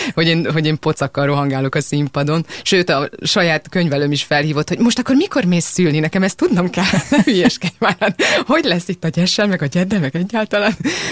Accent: Tata, Komárom-Esztergom, Hungary; mert én egy dunántúli kisvárosban nőttem fel, Tatán, ahol helyileg nincs színház, és a közvetlen környezetében sem nagyon akad.

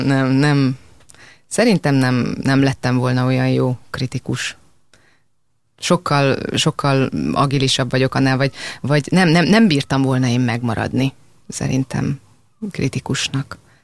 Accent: Tata, Komárom-Esztergom, Hungary; mert én egy dunántúli kisvárosban nőttem fel, Tatán, ahol helyileg nincs színház, és a közvetlen környezetében sem nagyon akad.

